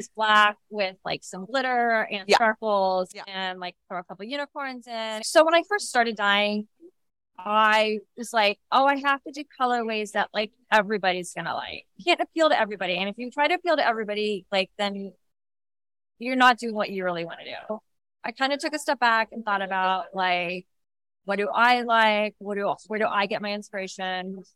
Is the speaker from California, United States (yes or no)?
yes; Los Angeles, California, United States; now in Minneapolis, United States; I live in Minneapolis, but I'm actually a California native. Wound up in Minneapolis 3 years ago. I know everyone says I'm crazy, like, how did I go from sunny LA to Minneapolis?